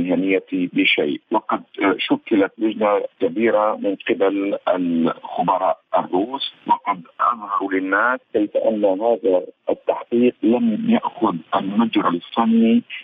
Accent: Syria; ونحن كشعب سوري

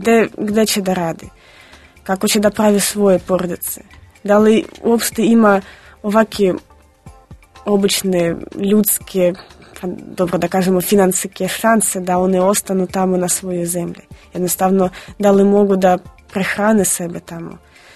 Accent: Luhansk, Luhansk Oblast, Ukraine; Serbian is a second language; Ja sam rodom iz Luganska, imala sam prilika da vidim ukrajinsku televiziju koju ste spomenuli.

